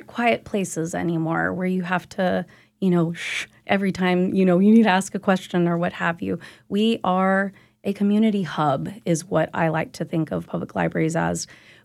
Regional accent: El Paso, Texas, United States; now in Dallas, United States; I grew up in El Paso, Texas, and taught there for a good long time. And then my husband wanted to go to culinary school here in Dallas. So we picked up and moved to Dallas and continued teaching.

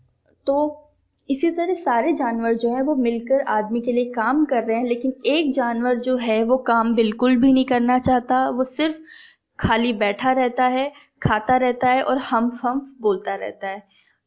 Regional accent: Rajasthan, India; और मैं राजस्थान से हूँ। मैंने अपनी स्कूलिंग भी राजस्थान से ही कंप्लीट की है और अपना ग्रेजुएशन मैंने दिल्ली यूनिवर्सिटी से पूरा किया है।

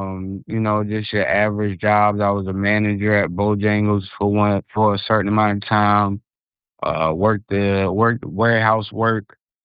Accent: South Carolina, United States; also born or lived in New York; Originally, I'm from New York, but I've been in South Carolina since middle school, so that's where I call home.

